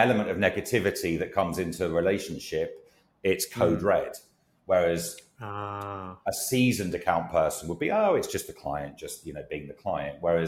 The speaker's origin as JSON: {"language": "English", "country": "United Kingdom", "moved": "yes", "said": "And I think as a Brit, I think it's also equally important. And that's one of the reasons I wanted to move out here."}